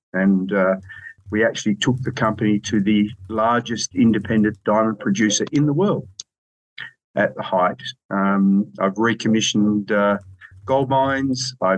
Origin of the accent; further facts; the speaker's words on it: Western Australia, Australia; born there; I was born in Western Australia.